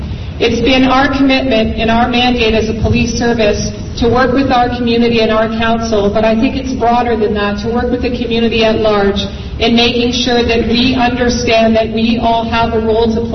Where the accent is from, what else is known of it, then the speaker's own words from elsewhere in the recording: London, Ontario, Canada; I'm a Londoner. And I've grown up in this city and have seen a lot of changes.